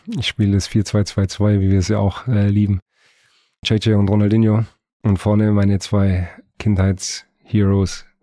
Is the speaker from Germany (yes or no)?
no; Spain; Ich bin auch Spanier